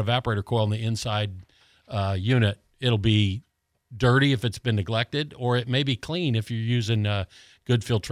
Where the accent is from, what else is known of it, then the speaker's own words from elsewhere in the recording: Colorado, United States; now in Florida, United States; I grew up in Colorado, so this is a really easy winter in Florida.